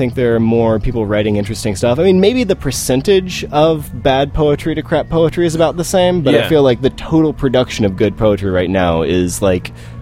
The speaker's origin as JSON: {"language": "English", "town": "Raleigh", "region": "North Carolina", "country": "United States", "said": "I am from North Carolina, Raleigh, North Carolina."}